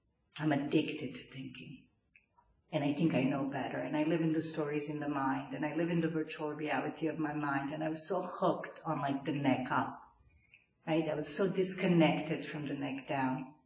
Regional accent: Serbia; English is a second language; I was born and raised in Serbia. I would say it's an alcoholic country.

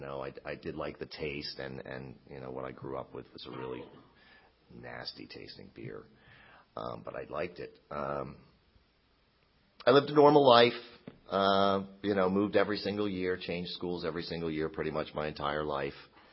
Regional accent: Buffalo, New York, United States; born there; I was born in Buffalo, New York. And Sundays were always over at Grandma's house. I come from a Polish Catholic family.

